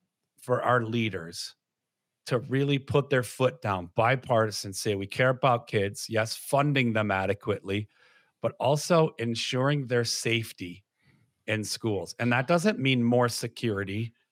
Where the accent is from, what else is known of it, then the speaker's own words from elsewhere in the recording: Detroit, Michigan, United States; as a kid growing up in Detroit, gun violence was a worry that parents had.